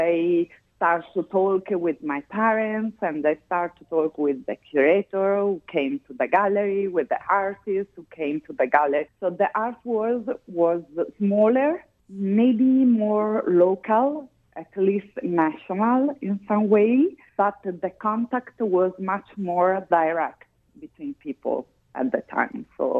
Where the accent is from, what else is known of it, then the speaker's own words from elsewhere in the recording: Bologna, Emilia-Romagna, Italy; English is a second language; because we come from Bologna.